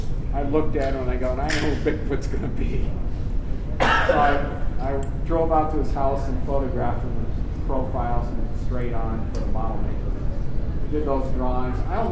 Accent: Ohio, United States; We're both from Ohio, and we both race motorcycles.

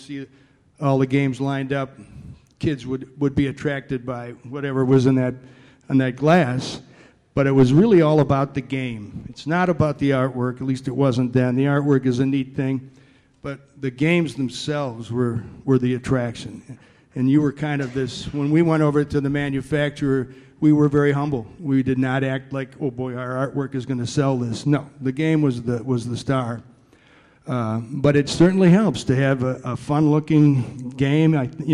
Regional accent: Chicago, Illinois, United States; and I was from the North Shore of Chicago, so it was kind of like going home.

